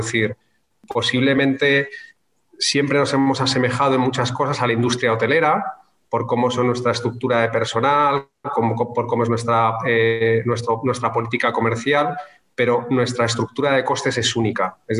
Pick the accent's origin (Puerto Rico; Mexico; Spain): Spain; Madrid, Community of Madrid; cuando yo estaba en Madrid, yo soy madrileño